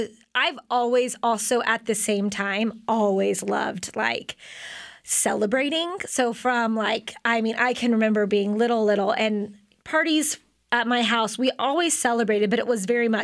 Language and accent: English; Houston, Texas, United States; now in Waco, United States; Yeah, I grew up in Houston, and I came to Baylor in 1997, 20 years ago.